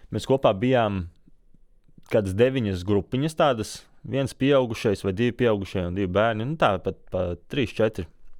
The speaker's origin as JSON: {"language": "Latvian", "town": "Alūksne", "region": "Alūksne Municipality", "country": "Latvia", "tie": "born or raised there", "said": "esmu no Alūksnes. Tur esmu dzimis, šobrīd arī tur dzīvoju, man tur ļoti patīk."}